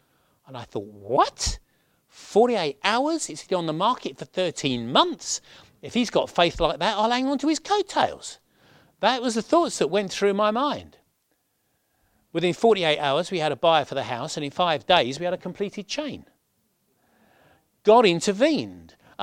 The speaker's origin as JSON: {"language": "English", "region": "London", "country": "United Kingdom", "lives_now": "North Wales, United Kingdom", "said": "in 1988-9, we were moving up to North Wales from London. I'm a Londoner, in case you can't tell from my accent."}